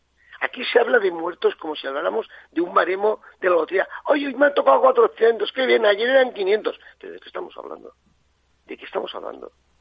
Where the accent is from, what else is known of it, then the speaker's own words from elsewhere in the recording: Valencian Community, Spain; Yo vivo en España y en Valencia, y soy español y valenciano, y quiero solucionar mi problema.